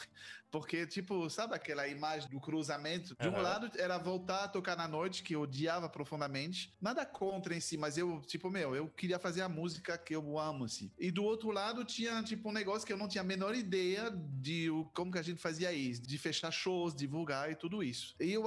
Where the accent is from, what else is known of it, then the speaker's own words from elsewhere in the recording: France; accent: French; Portuguese is a second language; eu sou francês, então esse sotaque é da França.